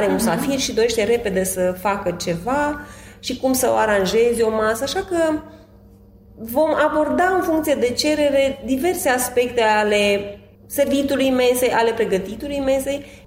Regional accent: Moldavia, Romania; Da, eu sunt din Moldova

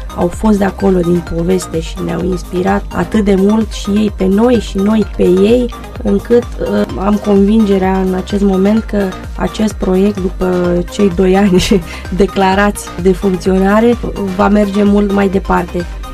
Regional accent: Dobruja, Romania; Noi suntem, da, români, suntem dobrogeni.

